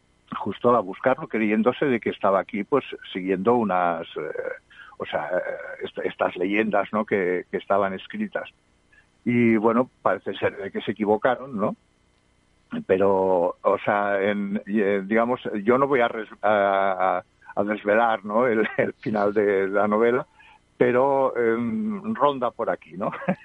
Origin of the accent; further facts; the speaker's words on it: Catalonia, Spain; era, por ejemplo, Cataluña, ¿no? Que es mi tierra, ¿no?